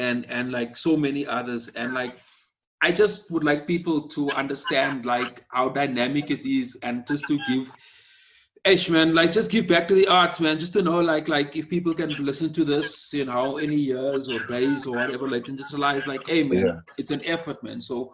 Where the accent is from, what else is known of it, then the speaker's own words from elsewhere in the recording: Kimberley, Northern Cape, South Africa; I know in my hometown, drive-ins was a big part of Kimberley nostalgia from the 90s. I know I certainly grew up with it.